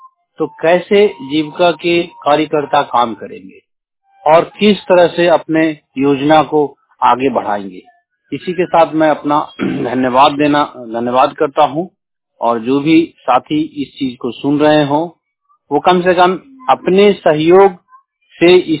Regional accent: Bihar, India; एकंगरसराय प्रखंड से नालंदा डिस्ट्रिक्ट का रहने वाला हूँ।

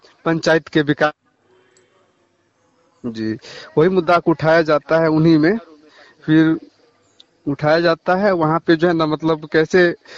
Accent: Khanpur Belhar, India; मेरा गांव हुआ खानपुर बेलहर, ठीक ना। हम मेरा गांव परसा पंचायत के अंतर्गत आते हैं।

